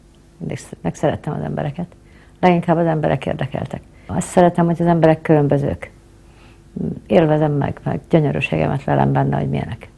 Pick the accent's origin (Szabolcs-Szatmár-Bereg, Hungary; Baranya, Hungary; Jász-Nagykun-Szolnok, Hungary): Jász-Nagykun-Szolnok, Hungary; Mezőtúr; Én vidéki vagyok, mezőtúri. Mezőtúron nőttem fel